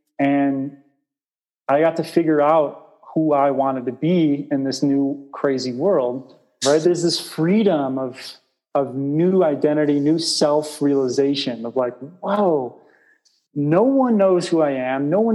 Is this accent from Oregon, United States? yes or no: no; Chicago, Illinois, United States; now in Costa Rica; You know, I grew up in Chicago, so there's carpeted floors and there's heating systems